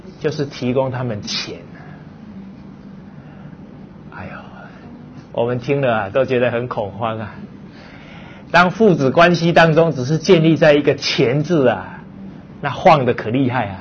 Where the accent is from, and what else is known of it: China